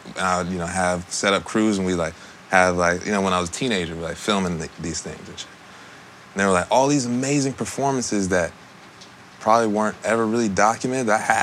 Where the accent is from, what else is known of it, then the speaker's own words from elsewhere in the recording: Los Angeles, California, United States; Yeah, I was, I'm from the Valley. I'm from around this way.